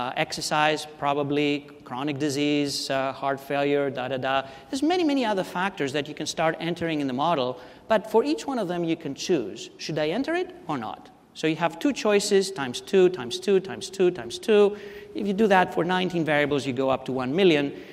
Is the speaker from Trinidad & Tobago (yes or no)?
no; Greece; I'm Greek. I owe so much debt. Well, I'm also American